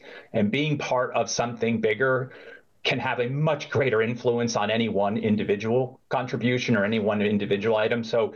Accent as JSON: {"language": "English", "town": "Wyomissing", "region": "Pennsylvania", "country": "United States", "tie": "born or raised there", "said": "I grew up in Wyomissing, Pennsylvania. There's two of us, and I have one younger brother."}